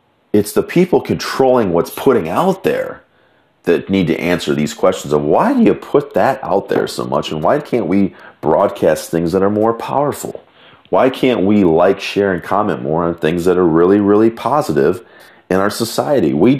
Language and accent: English; Michigan, United States; He's from Ohio. I'm from Michigan. We shared a little laugh over that little rivalry.